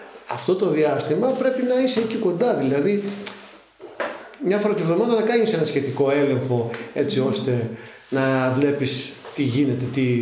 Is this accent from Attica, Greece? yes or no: no; Agiasos, North Aegean, Greece; λόγω ότι είμαι από την Αγιά Σου και με ξέρουν ως Αγιασότη.